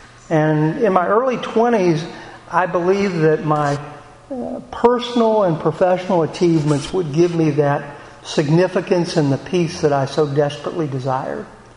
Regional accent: Houston, Texas, United States; also born or lived in Pasadena; I'm a native Houstonian. I was born in Southwest Houston in 1957

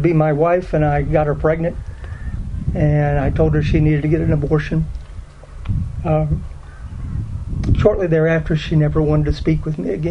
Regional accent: Houston, Texas, United States; also born or lived in Pasadena, Texas; I am a native Houstonian. I grew up in Southwest Houston, and I was born in 1957.

